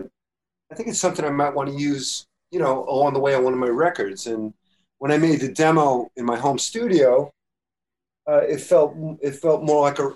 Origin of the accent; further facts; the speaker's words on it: Brooklyn, New York, United States; I grew up in Brooklyn, New York in the 60s and 70s, listening.